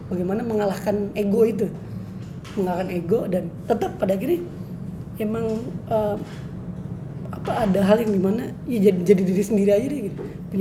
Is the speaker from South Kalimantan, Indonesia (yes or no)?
no; Cirebon, West Java, Indonesia; Dalam artian gue orang Cirebon gitu ya, dalam artian gitu, bukan rasis sih. Gue orang Cirebon namun gue punya tata cara sendiri gitu.